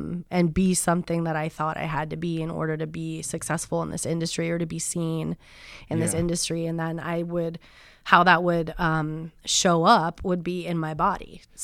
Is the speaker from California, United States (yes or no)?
yes; California, United States; I realize I don't have a 510 area code. I'm from the Sonoma County area, so I also work in that market as well.